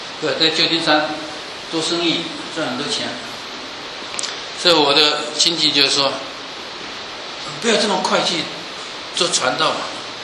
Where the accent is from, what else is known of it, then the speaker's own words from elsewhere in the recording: Guangdong, China; 我们全家都是饮茶的，我们广东人。